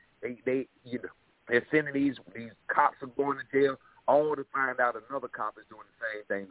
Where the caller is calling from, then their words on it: South Carolina, United States; I'm calling from South Carolina, man.